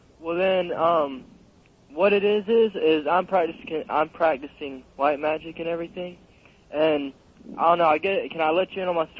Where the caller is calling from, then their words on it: Jacksonville, Florida, United States; I'm calling from Jacksonville in Florida.